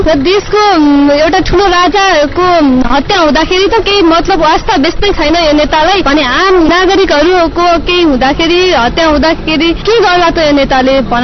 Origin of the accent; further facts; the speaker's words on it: Tipur, Lumbini Province, Nepal; मेरो घर टिपुर दाङ हो।